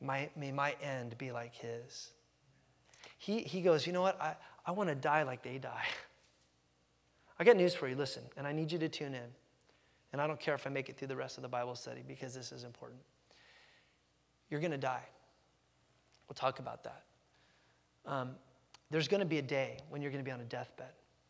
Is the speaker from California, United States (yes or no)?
yes; California, United States; I remember I was 16 years old, growing up in Southern California, as you guys know.